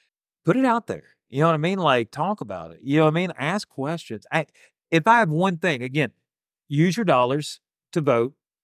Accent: the South, United States; we used to gather all around, like, I'm from the South.

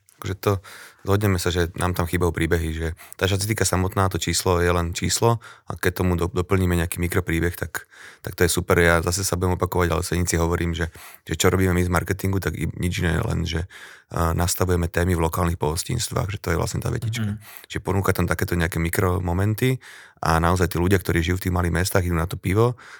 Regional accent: Záhorie, Slovakia; ja som Záhorák

